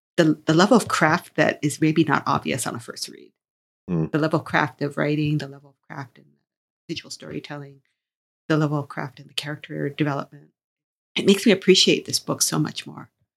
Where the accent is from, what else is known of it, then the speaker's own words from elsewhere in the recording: Hawaii, United States; I come from Hawaii. That's how we say hello.